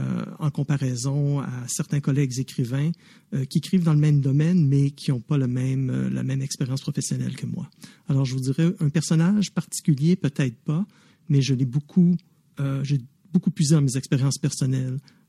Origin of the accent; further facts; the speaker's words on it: Montreal, Quebec, Canada; born there; now in Ottawa, Canada; Je suis né à Montréal, mais j'habite maintenant à Ottawa.